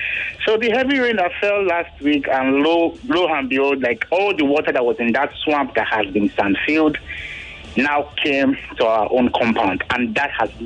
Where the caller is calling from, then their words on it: Ologolo, Lagos, Nigeria; I'm calling from Ologolo. It's after Jakonde.